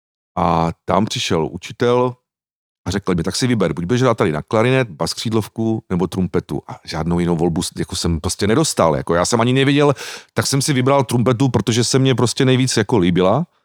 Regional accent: Mutěnice, South Moravian Region, Czechia; A protože já pocházím z Mutěnic na Slovácku, kde v té době v každé vesnici dědině byla prostě dechovka až dvě, jo.

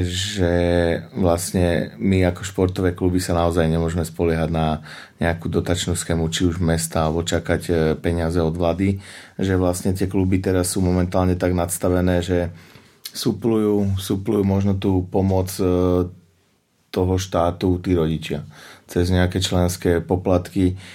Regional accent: Pezinok, Bratislava Region, Slovakia; aby som nehovoril, že u nás v Pezinku je to najhoršie

